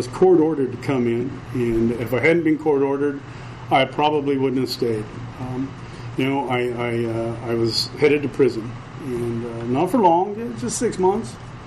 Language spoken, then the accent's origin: English; Salt Lake City, Utah, United States; I was born in Salt Lake City, Utah. Spent my first 37 years there, some of them as a Mormon.